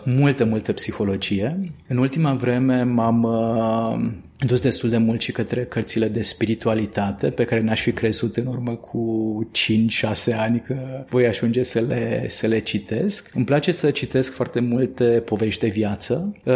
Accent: Satu Mare, Satu Mare County, Romania; Romanian is a second language; Fiind ungur și crescând în satul mare, un oraș în care nu se vorbește cea mai curată și elegantă limbă română, și având bunicii la 5 minute de granița cu Ungaria

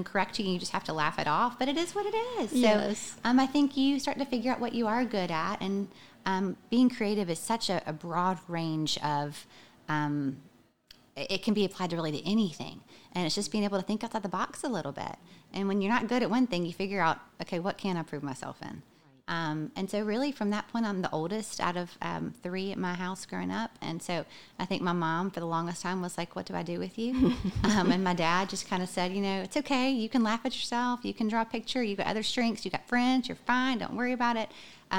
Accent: Baton Rouge, Louisiana, United States; I grew up in Baton Rouge.

